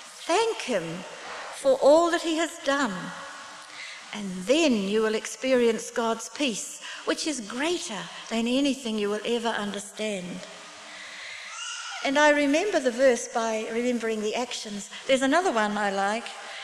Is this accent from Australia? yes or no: no; New Zealand; I come from New Zealand, which Sylvia knows is a country of sheep.